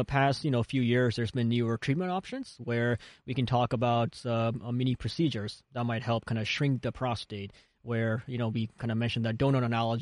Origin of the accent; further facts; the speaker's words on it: St. Louis, Missouri, United States; Krispy Kreme is actually, where I grew up with in St. Louis.